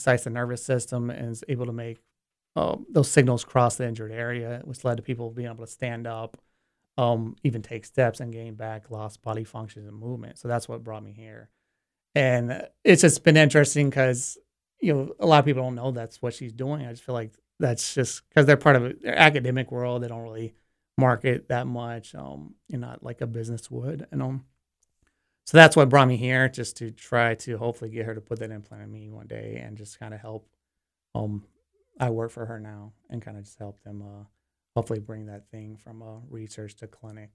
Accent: North Carolina, United States; And I'm from North Carolina, so I have a front wheel drive.

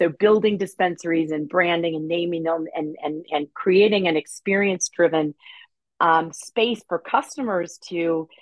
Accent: Belleville, Illinois, United States; I'm the oldest of 10 kids, and I grew up in Belleville, Illinois, which is 5 minutes, a stone's throw from St. Louis, Missouri.

